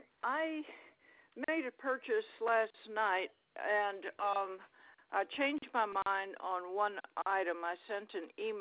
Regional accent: the South, United States; I'm from the South. You got to slow down a little bit.

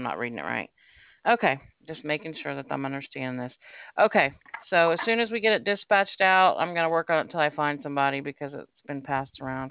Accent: Illinois, United States; now in Alabama, United States; I'm originally from Illinois. That's why I don't have a real Southern accent, but I live in Alabama now.

